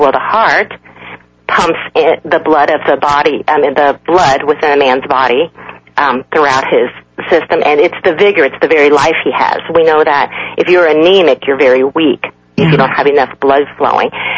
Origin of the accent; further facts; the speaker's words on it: South Korea; I'm from South Korea, and this flower was actually made in South Korea